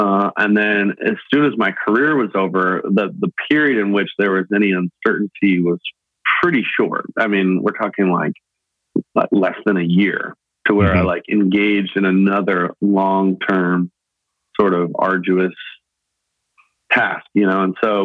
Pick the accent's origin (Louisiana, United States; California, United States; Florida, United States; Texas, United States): California, United States; Los Angeles; I'm from Los Angeles, but more or less.